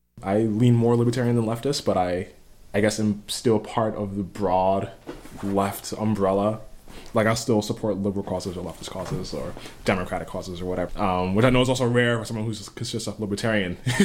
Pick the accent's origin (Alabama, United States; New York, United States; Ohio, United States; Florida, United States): New York, United States; New York City; also born or lived in North Carolina; I'm originally from New York City. I lived there until I went off to college, really, with about a year gap in North Carolina. I've mostly grown up in cities, or prefer cities.